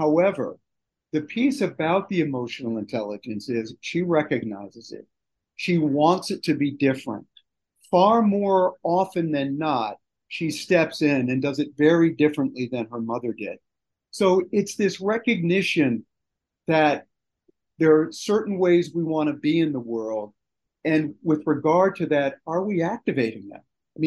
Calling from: Washington, District of Columbia, United States; So I'm coming from Washington, D.C., which is just beautiful today.

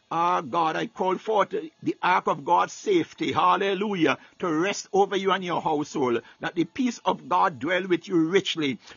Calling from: Baltimore, Maryland, United States; Until we meet again … I am speaking from Baltimore, Maryland.

